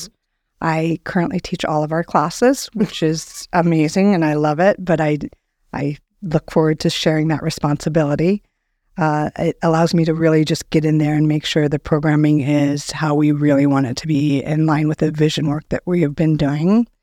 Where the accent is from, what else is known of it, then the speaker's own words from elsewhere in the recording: San Diego, California, United States; born there; now in Brookings, United States; I have lived in Brookings for 8 years. Uh-huh. I started my life in California and San Diego.